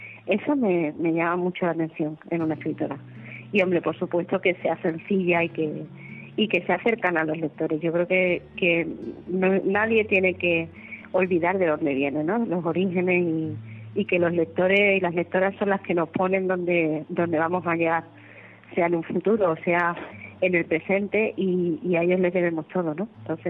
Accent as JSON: {"language": "Spanish", "region": "Andalusia", "country": "Spain", "said": "De pequeña, como, bueno, soy andaluza, pues bailaba flamenco."}